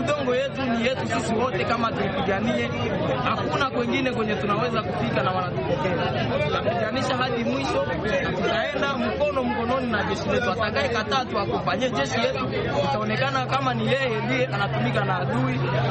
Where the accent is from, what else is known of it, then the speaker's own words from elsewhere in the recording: DR Congo; sisi ni wakongomani na tuko tayari kusindikiza jeshi letu.